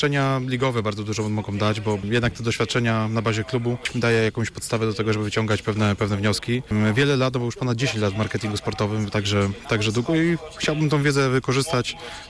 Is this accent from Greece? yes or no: no; Poznań, Greater Poland Voivodeship, Poland; a mi jako rodowitemu Poznaniakowi nie wypada nic innego, jak tylko pomóc